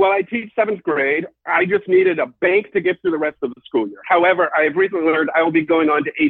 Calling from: Massachusetts, United States; From the great state of Massachusetts, the great Commonwealth of Massachusetts.

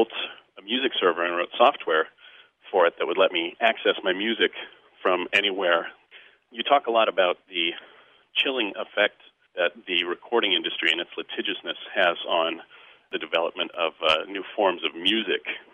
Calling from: Chicago, Illinois, United States; I'm calling from Chicago. I listen to your show on WBEZ.

